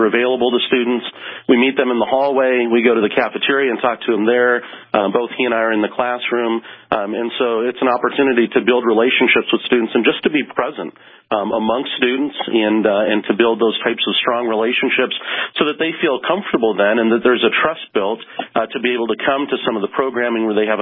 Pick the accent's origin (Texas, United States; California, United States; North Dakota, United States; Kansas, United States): North Dakota, United States; Venturia; I grew up down in South Central North Dakota. My hometown was Venturia, which I usually give people a silver star if they know where that is, but it's kind of down by Ashley and Wishick, North Dakota, and I went to Zeeland High School.